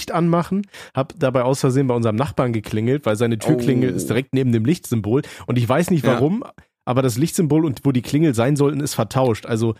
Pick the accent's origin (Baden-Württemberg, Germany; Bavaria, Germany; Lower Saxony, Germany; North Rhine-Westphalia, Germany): North Rhine-Westphalia, Germany; Aachen; bei uns in Aachen